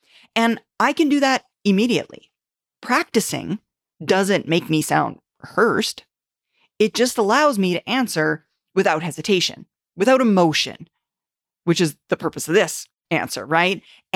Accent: Raymore, Saskatchewan, Canada; In Saskatchewan, in Canada. Mm-hmm. I would say Raymore.

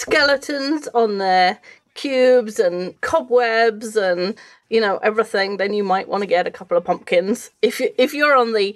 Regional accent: United Kingdom; I'm not saying, as a Brit, you know, we don't particularly like the French.

